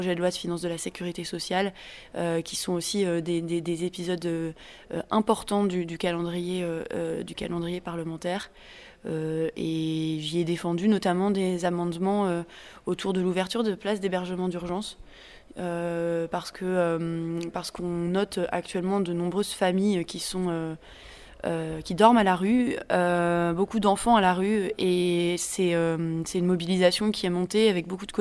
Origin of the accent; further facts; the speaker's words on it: Brittany, France; moved away as an adult; also born or lived in Belgium; now in Vienna, Austria; sénatrice écologiste, représentant les Français de l'étranger. Je suis originaire de Bretagne, j'ai fait des études franco-allemandes, j'ai vécu pendant ces dernières années à l'étranger, en Belgique et puis maintenant en Autriche, à Vienne.